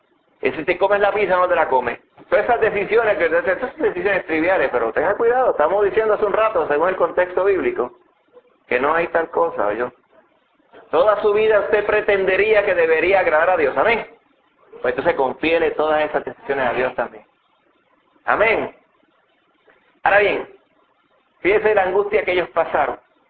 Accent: Puerto Rico; Y hago esta pregunta porque nosotros siendo puertorriqueños pensamos, ¿verdad?

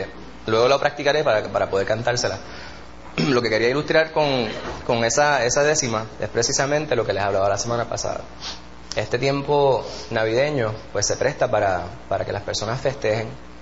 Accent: Puerto Rico; los aspectos culturales artísticos de nuestra idiosincrasia como puertorriqueños

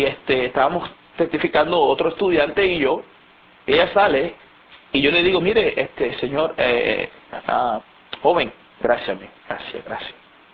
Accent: Colombia; yo soy de Colombia. Estamos aquí estudiando para el ministerio, nos presentamos, somos cristianos.

